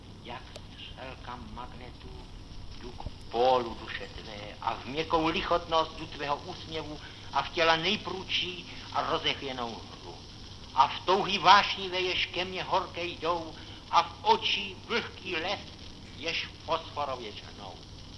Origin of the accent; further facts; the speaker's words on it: Prague, Czechia; Jsem rodilý Pražák. Nikdy jsem nežil na venkově. Neměl jsem tedy vztahu k půdě. Od nejútlejšího dětství jsem chodil po pražských ulicích